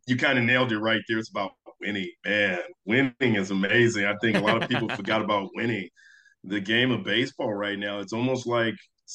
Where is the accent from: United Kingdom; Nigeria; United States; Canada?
United States; San Francisco, California; So, but I'm from San Francisco. So for the Bay Area